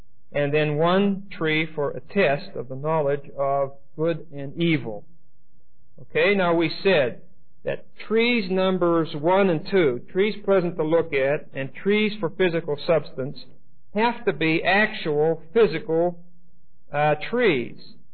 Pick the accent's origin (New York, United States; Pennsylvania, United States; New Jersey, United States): Pennsylvania, United States; Pittsburgh; I was raised in Pittsburgh. We have two enormous rivers meeting at the source of the Ohio River.